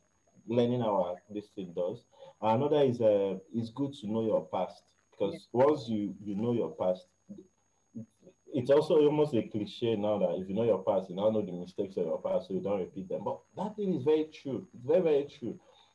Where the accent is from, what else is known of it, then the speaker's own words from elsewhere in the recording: Nigeria; first language Igbo; English is a second language; Because me, I'm an Igbo man that I love to use my own accent.